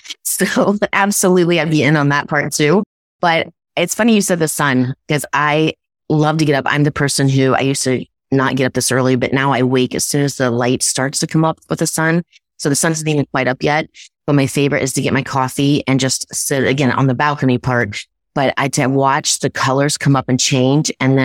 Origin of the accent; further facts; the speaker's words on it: Ohio, United States; So I am originally from Ohio, and we played euchre in Ohio.